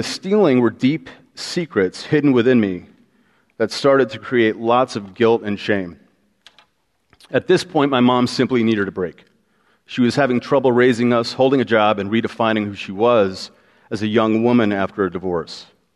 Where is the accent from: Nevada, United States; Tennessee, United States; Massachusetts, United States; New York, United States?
Massachusetts, United States; Boston; born there; November 10th, 1972, I was born in Boston, Massachusetts, 6 weeks premature, 4 pounds, 5 ounces